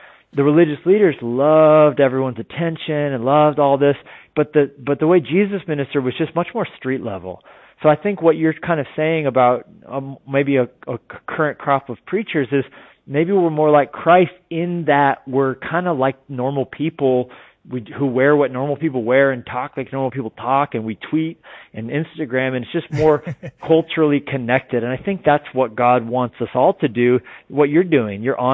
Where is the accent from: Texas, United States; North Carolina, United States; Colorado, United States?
Colorado, United States; You know, I grew up in Colorado, so I probably have to claim the Denver Broncos.